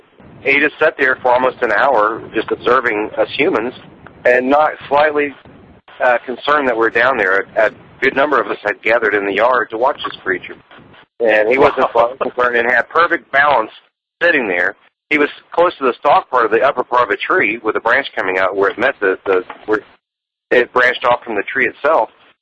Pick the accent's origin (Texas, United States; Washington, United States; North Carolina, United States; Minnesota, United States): Texas, United States; I grew up in Texas. I thought I knew a lot about bulls, etc.